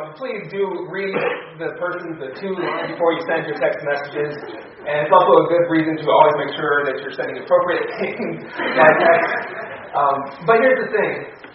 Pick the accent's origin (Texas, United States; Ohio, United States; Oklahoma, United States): Ohio, United States; My wife grew up in Nebraska. I grew up in Ohio.